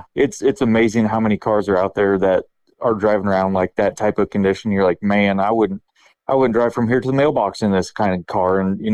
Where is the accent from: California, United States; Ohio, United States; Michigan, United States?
Ohio, United States; I'm from Northeast Ohio area. I'm 32 years old